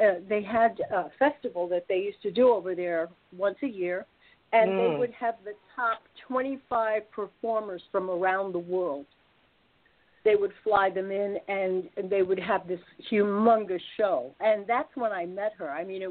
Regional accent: Brooklyn, New York, United States; that brings up all these great memories of growing up in Brooklyn

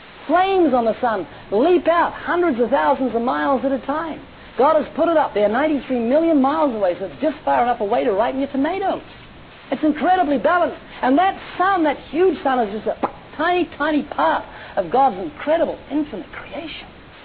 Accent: New Zealand; I've got a friend, he lives in Australia. I'm from New Zealand.

